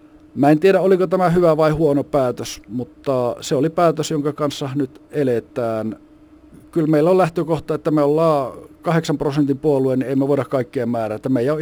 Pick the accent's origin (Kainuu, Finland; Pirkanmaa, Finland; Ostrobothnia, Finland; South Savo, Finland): Kainuu, Finland; Kajaani; Mä olen itse kotoisin Kainuusta. Kajaanista on alun perin lähtenyt